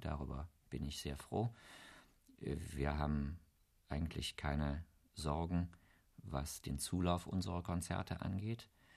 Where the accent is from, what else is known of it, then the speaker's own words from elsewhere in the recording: Wuppertal, North Rhine-Westphalia, Germany; Ich habe hier studiert, ich bin hier Korrepetitor gewesen, in Wuppertal, wo ich aufgewachsen bin, hat immer als einen Bezugspunkt Köln gehabt.